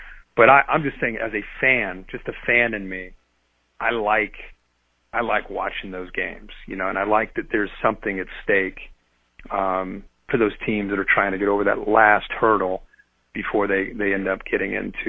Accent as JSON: {"language": "English", "region": "Ohio", "country": "United States", "tie": "born or raised there", "said": "I'm the wrong guy to ask because I grew up in Ohio, and Ohio high school football is in my blood."}